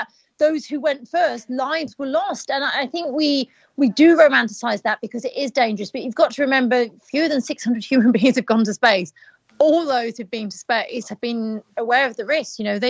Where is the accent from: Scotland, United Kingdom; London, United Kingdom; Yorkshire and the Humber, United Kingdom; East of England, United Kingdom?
Yorkshire and the Humber, United Kingdom; Hull; I grew up in Hull.